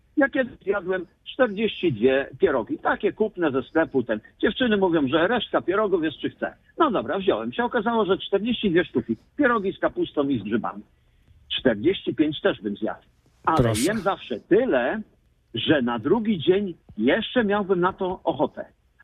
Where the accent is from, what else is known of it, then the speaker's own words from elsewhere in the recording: Greater Poland Voivodeship, Poland; Jeżeli ja jestem z Wielkopolski, no to jem pyry, jem schabowy, jem kapustę, jem bigos, nie jem takich rzeczy, które nie są dostępne w moim środowisku.